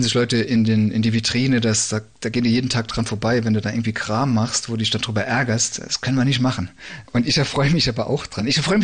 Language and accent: German; Saarbrücken, Saarland, Germany; ich komme aus Saarbrücken, wir haben jedes Jahr das Ziel aufzusteigen, es klappt nicht.